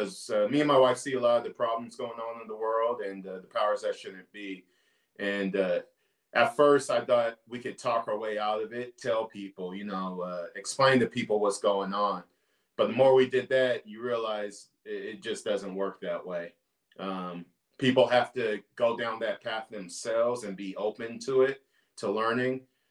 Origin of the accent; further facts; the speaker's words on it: California, United States; I grew up in Northern California. My family's thing was sports.